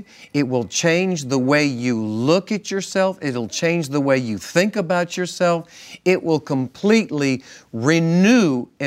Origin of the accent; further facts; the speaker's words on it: Cape Cod, Massachusetts, United States; also born or lived in New York; now in Texas, United States; I was born in New York, and I came from Cape Cod.